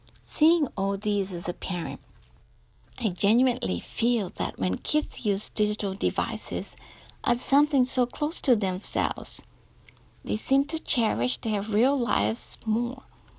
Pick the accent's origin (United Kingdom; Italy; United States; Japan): Japan; Yamanashi; she loves animals in my hometown in Yamanashi much more than I did as a kid.